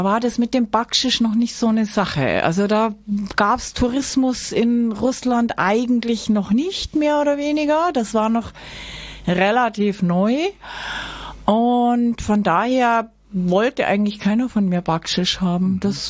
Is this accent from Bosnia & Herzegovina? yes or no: no; Bavaria, Germany; ich habe einerseits einen Reiseführer geschrieben übers Allgäu, weil ich mir dachte, ich möchte auch meine Heimat kennenlernen.